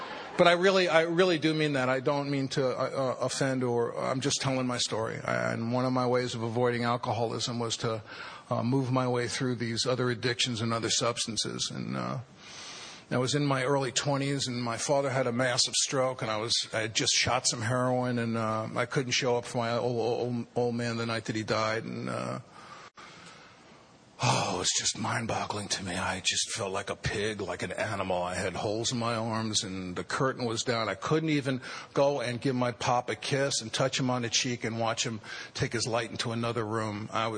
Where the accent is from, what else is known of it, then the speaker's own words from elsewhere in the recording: New York City, New York, United States; And I didn't want to be an alcoholic growing up in the Bronx.